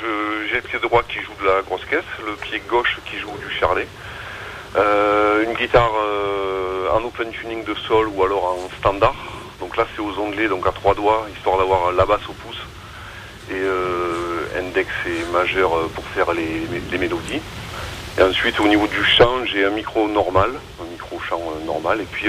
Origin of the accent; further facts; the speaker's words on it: Provence-Alpes-Côte d'Azur, France; now in Nîmes, France; Mais je suis du Var, mais bon, oui, ça fait quelques années que je suis sur Nîmes, oui.